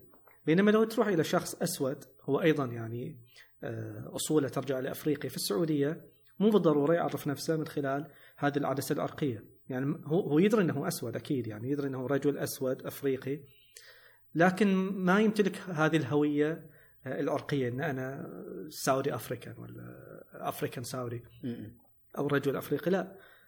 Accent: Kuwait; إن إحنا كويتيين

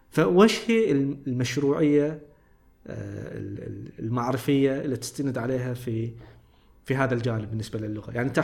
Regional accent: Qatif, Eastern Province, Saudi Arabia; بحكم المجال التداولي الموجود عندنا في القطيف هنا هو اللي يولد مثل هذه المصطلحات

